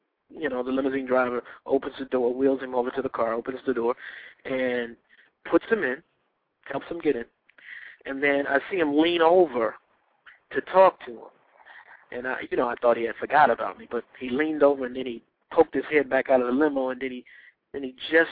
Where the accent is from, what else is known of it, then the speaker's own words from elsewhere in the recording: Detroit, Michigan, United States; I'm from Detroit. I'm in Long Beach. We're having a contest.